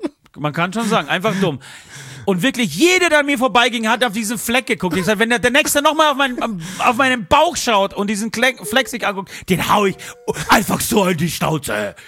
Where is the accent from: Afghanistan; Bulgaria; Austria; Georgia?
Bulgaria; Ich komme aus Bulgarien